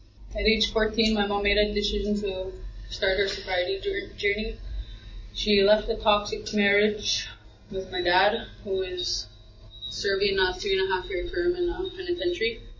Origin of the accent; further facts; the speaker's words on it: James Smith Cree Nation, Saskatchewan, Canada; I'm from James Smith Cree Nation.